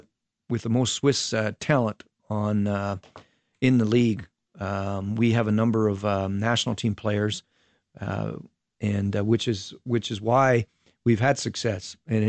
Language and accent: English; Canada; You know, with us as Canadian coaches coming